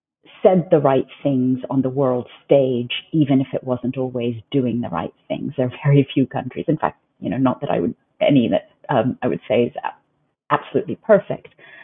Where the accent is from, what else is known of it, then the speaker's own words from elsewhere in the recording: Hong Kong; also born or lived in Southern Africa / Pakistan; I grew up outside of the United States. I grew up in Hong Kong and different parts of Southern Africa, and originally from Pakistan, South Asia.